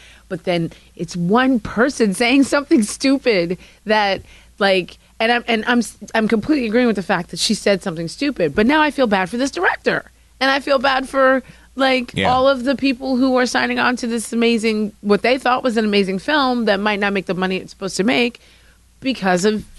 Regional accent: New Jersey, United States; I grew up in Jersey too. I can attest to that.

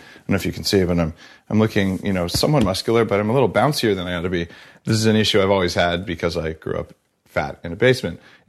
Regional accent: New Mexico, United States; I'm not quite redneck, but I'm from New Mexico

